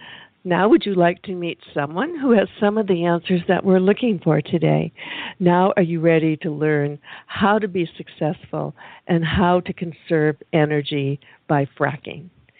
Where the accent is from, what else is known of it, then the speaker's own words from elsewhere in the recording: Michigan, United States; also born or lived in California; I was raised in Michigan, and I got out to California in 1966